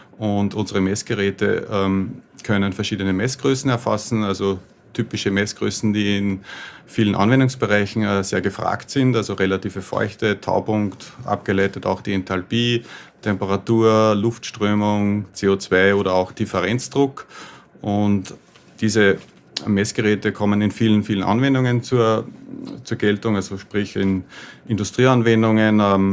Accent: Austria; accent: Austrian dialect; ich komme von der E+E-Elektronik aus Österreich. Ich versuche Hochdeutsch zu sprechen, weil unser Dialekt doch ein bisschen eigen ist.

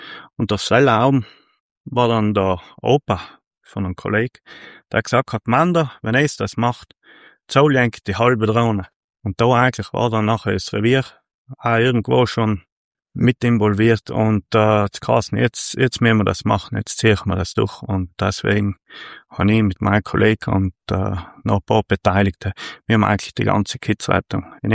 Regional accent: Ofers, Trentino-Alto Adige, Italy; ich bin aufgewachsen in Ofers, ein kleines Dörfel, oberhalb von Brixen.

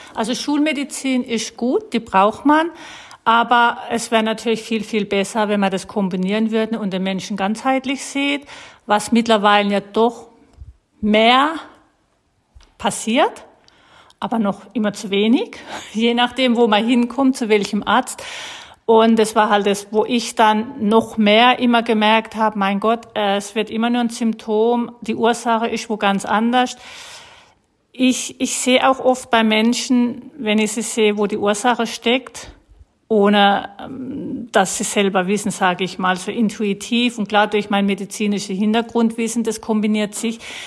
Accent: Baden-Württemberg, Germany; ich komme ja aus Baden-Württemberg und hier oben im Norden ist es noch viel, viel mehr verbreitet.

